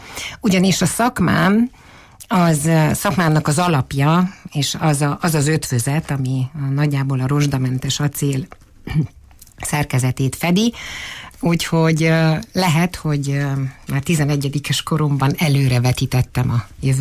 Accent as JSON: {"language": "Hungarian", "town": "Târgu Mureș", "region": "Mureș County", "country": "Romania", "tie": "born or raised there", "said": "Hát marosvásárhelyi szülött vagyok, orvos családból származom, középiskolai tanulmányaimat, sőt még az óvodát is a Bolyai iskolában végeztem"}